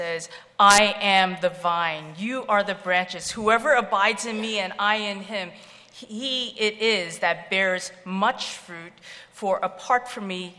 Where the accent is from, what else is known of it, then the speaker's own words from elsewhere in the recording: Flushing, New York, United States; Now I was raised in Flushing, New York.